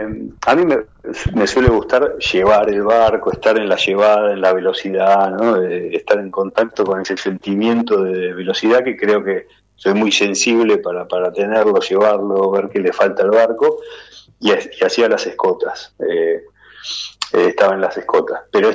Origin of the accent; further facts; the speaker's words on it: Argentina; No es que nos pareció a nosotros como por argentinos, digamos.